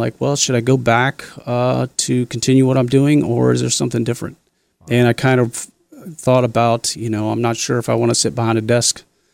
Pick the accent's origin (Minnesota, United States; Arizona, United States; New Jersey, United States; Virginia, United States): Virginia, United States; Charles City; I grew up mostly in Charles City. And so for me, that was home. I've moved away quite a few times over the years